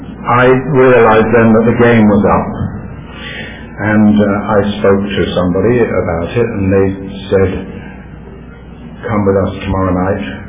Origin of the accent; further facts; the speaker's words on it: England, United Kingdom; look here, I'm English, we don't do that sort of thing.